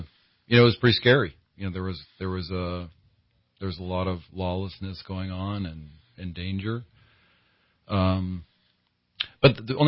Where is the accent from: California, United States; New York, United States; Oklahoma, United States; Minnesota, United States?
California, United States; San Jose; also born or lived in Los Angeles; I grew up in San Jose in the Bay Area, and I lived in L.A. for 7 years.